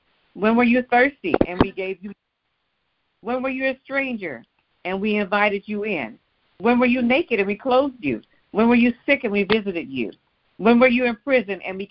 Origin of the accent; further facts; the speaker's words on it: New York, United States; Now, when I was growing up in New York, we had to travel to the subway station on 125th Street, usually walking, and cross over to 42nd Street